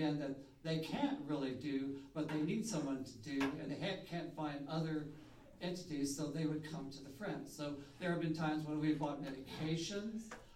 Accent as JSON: {"language": "English", "town": "Omaha", "region": "Nebraska", "country": "United States", "said": "I'm from Omaha."}